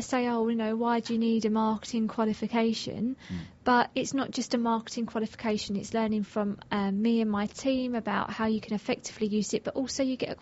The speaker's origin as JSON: {"language": "English", "town": "Rochester", "region": "South East England", "country": "United Kingdom", "tie": "born or raised there", "said": "I'm from Kent, born and bred, in a lovely town called Rochester."}